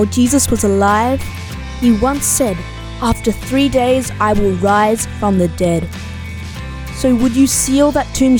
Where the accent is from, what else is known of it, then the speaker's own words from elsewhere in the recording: Currajong, Queensland, Australia; from Currajong, and I'm playing the religious leader.